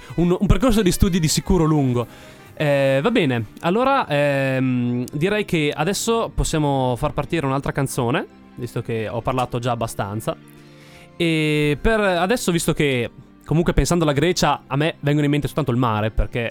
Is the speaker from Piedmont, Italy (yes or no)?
no; Reggio Emilia, Emilia-Romagna, Italy; però sono di Reggio Emilia.